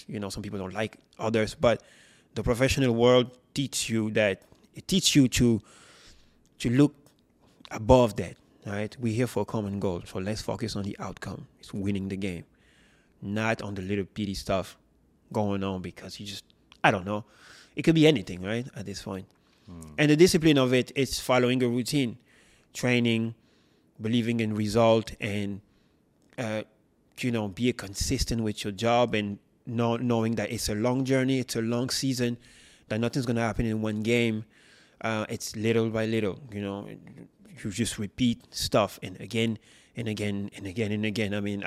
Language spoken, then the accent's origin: English; France; also born or lived in Paris; was born in France. Right? My both parents were immigrants, so they came to France. Born in Paris, lived in the city until I was 7 years old. And then mom decided to move us to the countryside, a small village, 500 people.